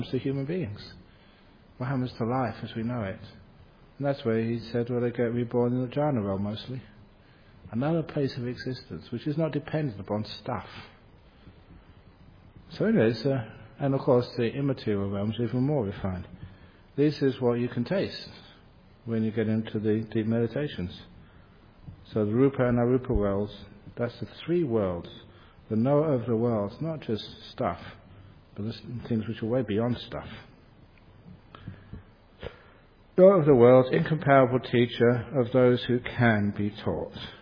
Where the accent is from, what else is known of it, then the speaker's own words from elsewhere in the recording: England, United Kingdom; I know I came from England